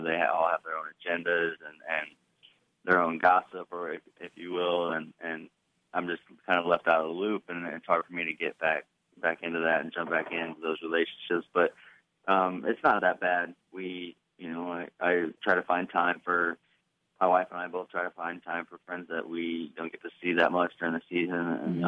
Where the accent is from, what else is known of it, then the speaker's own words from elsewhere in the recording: Tuscola, Illinois, United States; also born or lived in Urbana; I was born in Urbana. Grew up in Tuscola, Illinois.